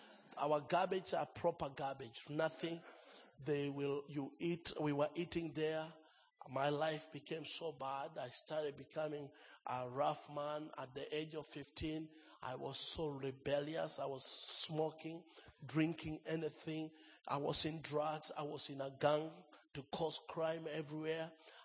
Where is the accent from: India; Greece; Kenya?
Kenya; born there; I was born in Kenya, and at the age of 8, my parents had an accident